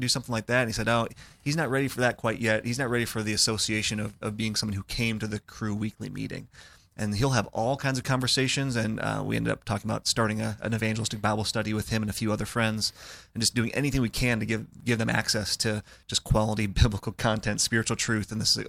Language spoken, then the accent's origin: English; Midwest, United States; It would be a little bit different here than where I grew up in the Midwest.